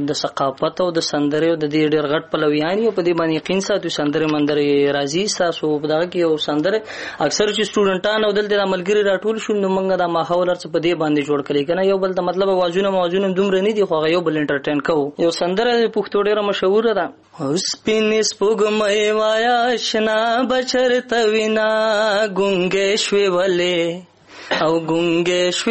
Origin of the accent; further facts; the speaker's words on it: Khyber Pakhtunkhwa, Pakistan; زه بیسیکلی د باجوړ یم. دلته مې د پېښور پوهنتون نه د سیاست د څانګو نه ډیګري کمپلیټ کا.